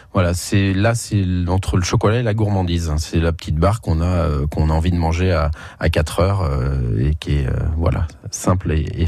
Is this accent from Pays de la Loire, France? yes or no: yes; Nantes, Pays de la Loire, France; Je suis nantais d'origine, donc j'ai toujours et je fais toujours pour la région.